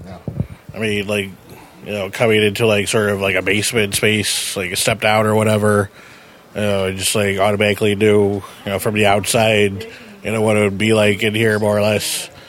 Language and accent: English; Chicago, Illinois, United States